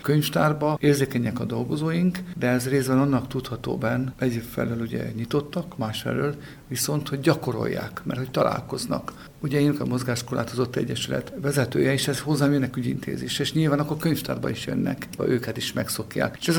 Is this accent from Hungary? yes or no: yes; Iharosberény, Somogy, Hungary; én Ihasberényben egy faluban, egy palacsában nőttem fel, anyám pedagógus volt, mindenki más földművelésből